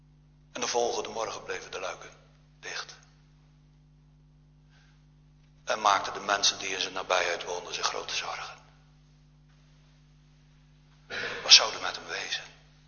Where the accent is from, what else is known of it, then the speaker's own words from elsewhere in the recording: Genemuiden, Overijssel, Netherlands; born there; Wat ooit in mijn geboorteplaats Genemuiden zich heeft voorgedaan.